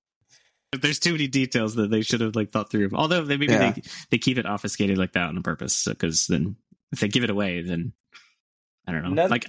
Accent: Indiana, United States; It's funny because like I grew up in Indiana where everything was I. So it was I-70, it was I-65.

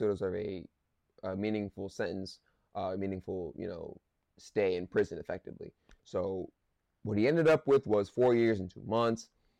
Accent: New York, United States; born there; You know, I was born in New York, so New York still has a very, very big place in my heart, of course.

